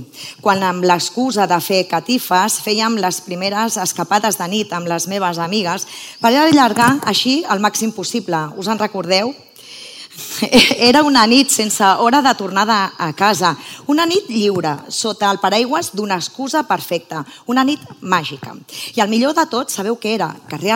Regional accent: Sitges, Catalonia, Spain; Sitges i de la seva gent, fidel al nostre Ajuntament, amant dels carrers, de la cultura i de tot allò que forma part de l'ADN sitgetà, una influencer en tota regla de la meva vila i les seves festes.

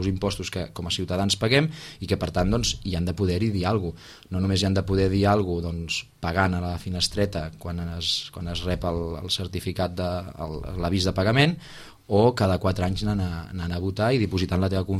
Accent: Sitges, Catalonia, Spain; amb un sentiment de responsabilitat absoluta cap al meu poble, que Sitges també.

